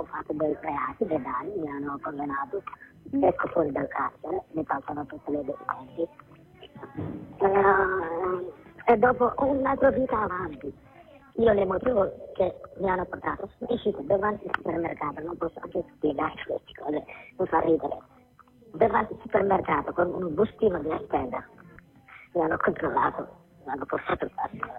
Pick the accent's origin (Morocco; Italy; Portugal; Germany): Italy; Venice, Veneto; io sono di Venezia